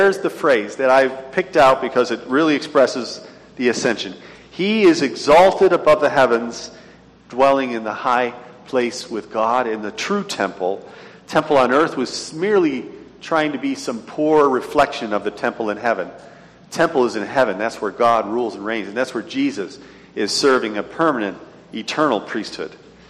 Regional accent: United States; And as an American, of course, I do turn and yawn in a way because I'm an American, you know.

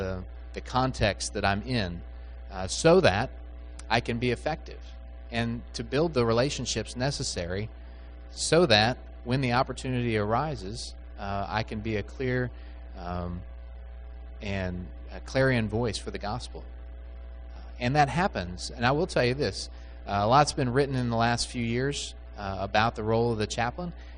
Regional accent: Missouri, United States; I grew up in Missouri, and there was a fisherman on the banks of the Missouri River who could not fish to save his life.

